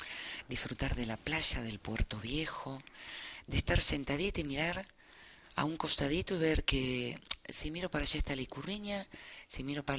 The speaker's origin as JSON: {"language": "Spanish", "country": "Argentina", "said": "Yo lo único que necesito es hablar como un argentino, que usamos la lengua, la cabeza, el corazón y el cuerpo."}